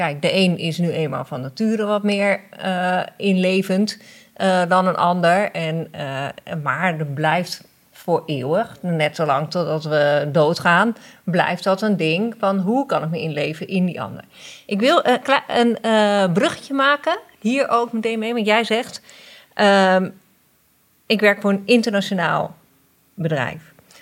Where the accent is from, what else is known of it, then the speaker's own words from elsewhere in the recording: Netherlands; waar ik een voorstander van ben, ook als Nederlandse.